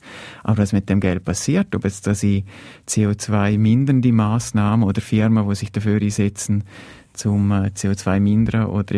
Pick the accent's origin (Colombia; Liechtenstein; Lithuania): Liechtenstein; ich hoffe, dass wir als Liechtensteiner proaktiver sind und uns da nicht zurücklehnen